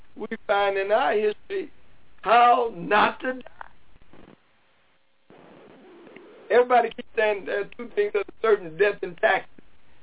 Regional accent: Chicago, Illinois, United States; I didn't know how I, as a black boy growing up in Chicago, was going to get to Israel and be there.

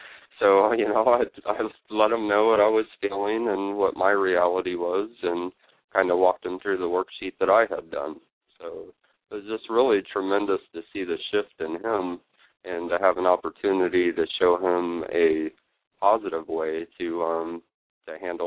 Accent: Lansing, Michigan, United States; it's been interesting since I've been back here in my hometown of Lansing

